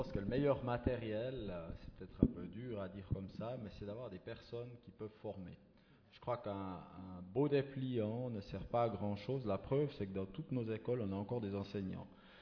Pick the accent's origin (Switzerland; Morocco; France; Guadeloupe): Switzerland; On ne sait pas tout en tant que Suisse.